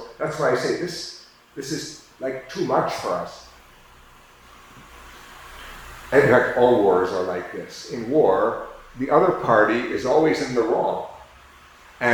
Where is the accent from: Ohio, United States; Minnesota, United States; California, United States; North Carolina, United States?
Minnesota, United States; I heard some very tragic news from my home state, Minnesota.